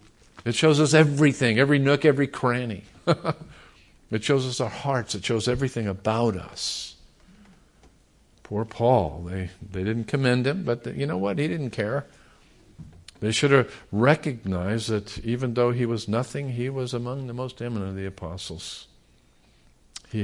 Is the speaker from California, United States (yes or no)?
yes; California, United States; And they knew I was from California.